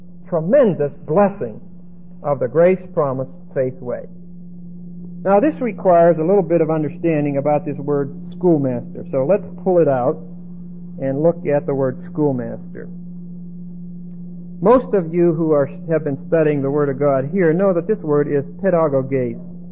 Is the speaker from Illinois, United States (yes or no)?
no; Pennsylvania, United States; I'm from Pennsylvania, Dutch, French, Scotch, Irish family